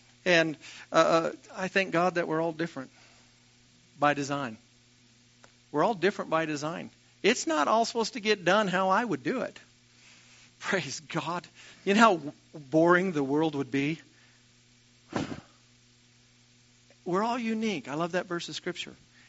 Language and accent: English; Custer, United States; I grew up here in Custer, was gone for 2 years at Rhema, gone to Rushville for 4 years, and then God put it in our heart to move back here.